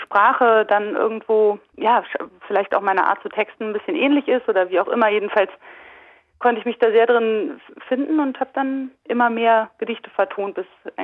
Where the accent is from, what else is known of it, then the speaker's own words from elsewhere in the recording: Berlin, Germany; bin 79 geboren, ich war 11 Jahre alt, als die Wiedervereinigung passiert ist. Und ich habe aber als Westdeutsche, als Westberlinerin, obwohl ich ja Berlin wirklich noch sehr nah ist, habe ich kaum was mitbekommen von dieser Veränderung.